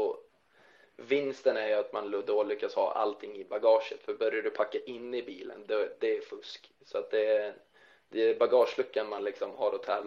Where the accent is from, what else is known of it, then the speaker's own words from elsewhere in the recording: Sundsvall, Västernorrland County, Sweden; sporthallen hemma i Sundsvall ligger mig varmt om hjärtat.